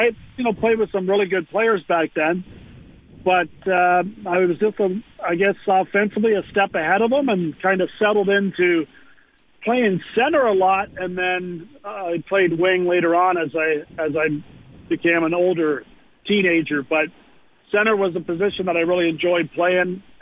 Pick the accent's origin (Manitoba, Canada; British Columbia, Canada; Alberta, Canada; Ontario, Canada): Ontario, Canada; Brantford; Yeah, I grew up in Brantford, of course, Gretzky's hometown, but I went to school at a school just around the corner from my house, public school called Grand Woodlands